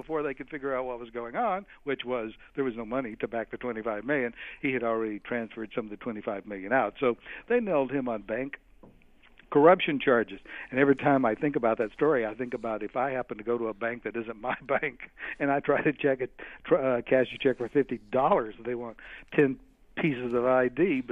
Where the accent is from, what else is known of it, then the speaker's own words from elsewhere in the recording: Atlanta, Georgia, United States; when I was growing up, I grew up in Atlanta